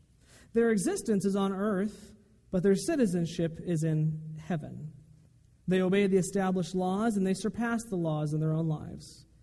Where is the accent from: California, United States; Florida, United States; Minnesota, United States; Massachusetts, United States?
California, United States; Bakersfield; I'm just from Bakersfield, you know. It is God's country, but we don't have anything like this.